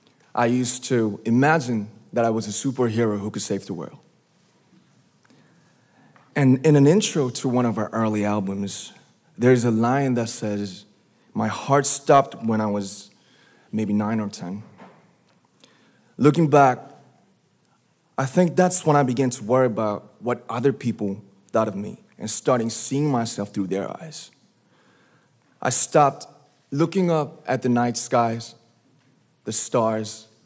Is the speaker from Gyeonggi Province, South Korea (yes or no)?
yes; Ilsan, Gyeonggi Province, South Korea; English is a second language; I was born in Ilsan, a city near Seoul, South Korea. It is a really beautiful place with a lake, hills, and even an annual flower festival. I spent a very happy childhood there